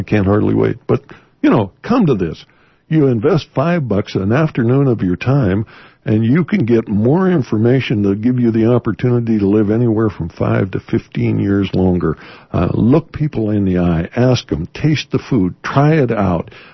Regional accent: Montana, United States; But remember, I'm from Montana.

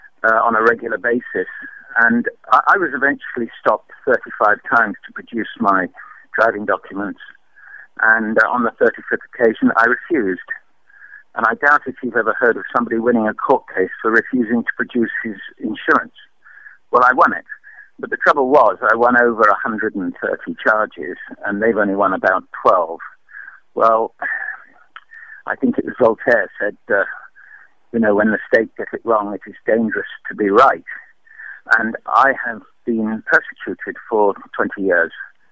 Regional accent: Taunton, South West England, United Kingdom; born there; also born or lived in Guernsey / South Wales; I was born in Taunton, and I was a veterinary surgeon in Taunton in Somerset.

